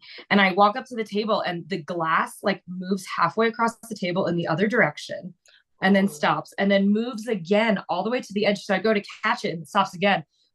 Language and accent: English; Downingtown, Pennsylvania, United States; This was in the Philly suburbs, a town called Downingtown.